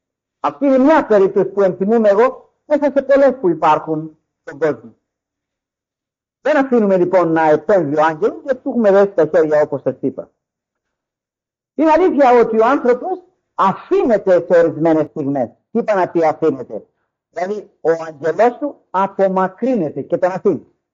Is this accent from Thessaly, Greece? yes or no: no; Athens, Attica, Greece; Όσοι εμείς σαν Αθηναίοι θα έχουμε διαβάσει